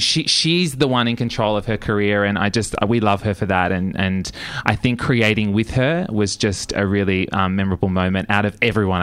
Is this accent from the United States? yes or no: no; Melbourne, Victoria, Australia; I grew up as a dancer. I grew up in Melbourne, actually.